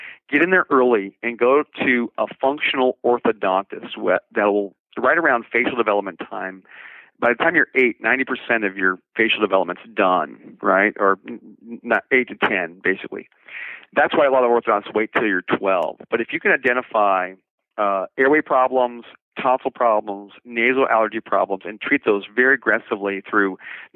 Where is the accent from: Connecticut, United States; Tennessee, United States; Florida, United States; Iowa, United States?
Florida, United States; I grew up in Florida, and I sounded like this my whole life